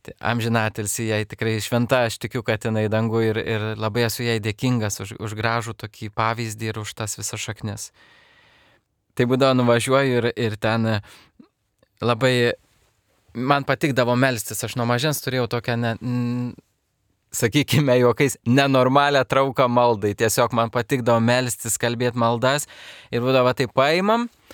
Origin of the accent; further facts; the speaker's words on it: Kaunas, Kaunas County, Lithuania; Tai esu kaunietis, esu grįna kraujas kaunietis. Tai vat, ir labai myliu Kauno miestą, savo miestą gimtąjį.